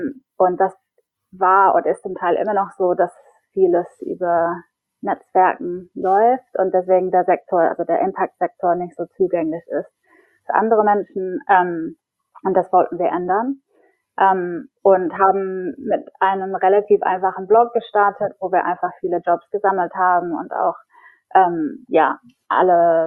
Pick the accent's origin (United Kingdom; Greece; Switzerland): United Kingdom; England; also born or lived in Berlin; now in Stockholm, Sweden; Gerade bin ich in Stockholm. Ich bin eigentlich Engländerin. Und habe davor ungefähr 10 Jahre in Berlin gelebt, aber probiere jetzt Schweden auf.